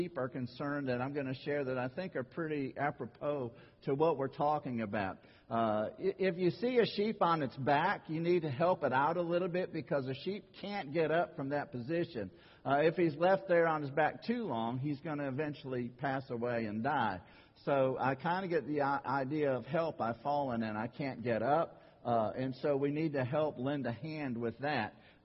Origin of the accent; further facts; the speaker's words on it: Corning, New York, United States; born there; I'm going to hit my New York mode, which I was born in New York, Corning, New York.